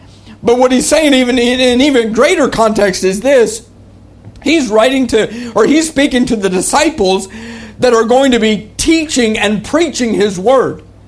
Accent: Vermont, United States; growing up in Vermont, you know, you've got, when I was growing up, not really any cell phones

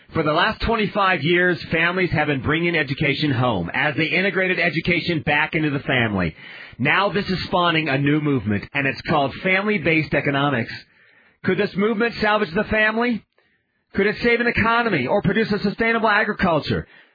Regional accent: Japan; I grew up in these societies. I grew up in Japanese society, and there is precious little love in families in Japan.

